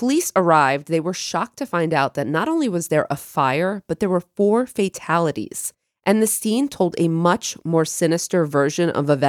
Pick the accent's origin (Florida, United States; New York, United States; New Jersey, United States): New York, United States; Because we grew up on Long Island.